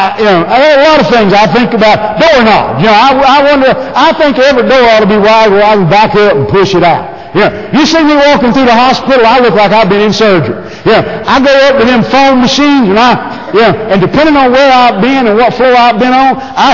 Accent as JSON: {"language": "English", "country": "United States", "said": "It's just I'm from America and I'm a pansy."}